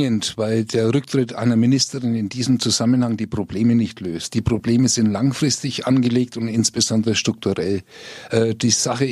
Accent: Fürth, Bavaria, Germany; Ich komme aus Fürth

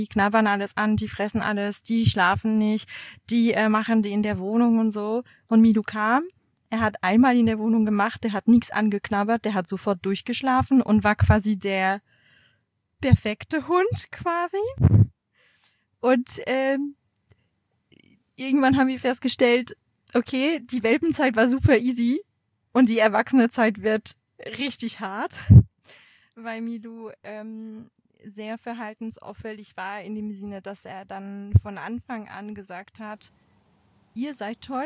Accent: France; German is a second language; now in Germany; Man hört es wahrscheinlich, Deutsch ist ja nicht meine Muttersprache, deswegen manchmal hapert es ein bisschen an der Sprache. Also ich komme aus Frankreich ursprünglich, genau, und lebe schon seit über 10 Jahren in Deutschland

